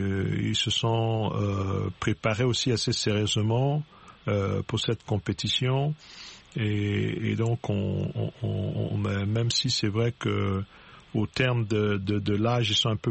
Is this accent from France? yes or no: no; Central African Republic; la République centrafricaine, mon pays d'origine.